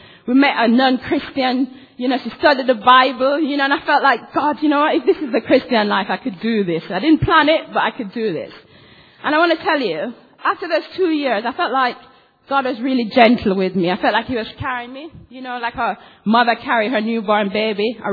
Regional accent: Jamaica; I'm Jamaican. You know, and I grew up in a family with six kids.

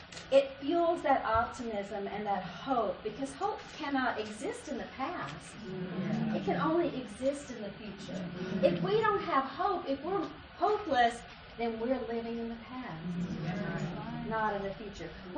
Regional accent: England, United Kingdom; I'm just not an expressive, you know, I'm English after all, and I don't express myself.

